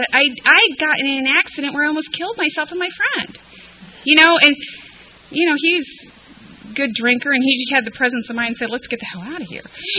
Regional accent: Berwyn, Illinois, United States; I grew up in Berwyn, Illinois. It was very middle-class area. I was very sheltered. I had my grandparents nearby.

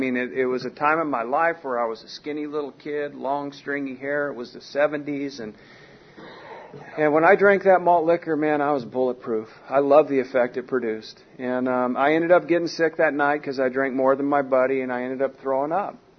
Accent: San Diego, California, United States; because as a kid growing up in the 70s down in Ocean Beach

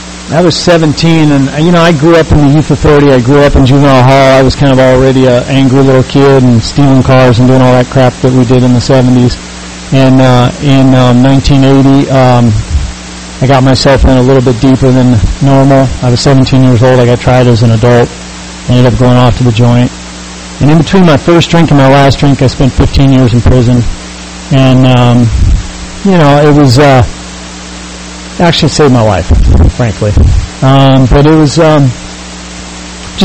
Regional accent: Ocean Beach, United States; I grew up here in Ocean Beach. I grew up in the Ocean Beach area in the 1970s.

